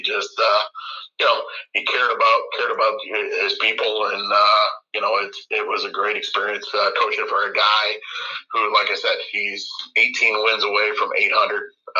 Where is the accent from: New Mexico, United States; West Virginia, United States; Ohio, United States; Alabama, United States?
Ohio, United States; Rossford; I grew up in Rossford, small town, was always around family, right?